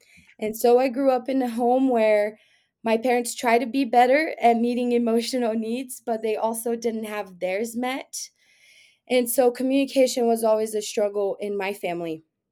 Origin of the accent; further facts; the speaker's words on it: Brazil; it's hard to say, like, one way that growing up in Brazil has shaped my mindset